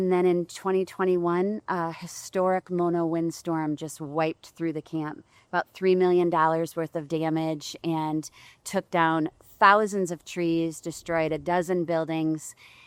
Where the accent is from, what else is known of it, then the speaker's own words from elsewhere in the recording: Rockford, Illinois, United States; now in California, United States; born and raised in Rockford, Illinois.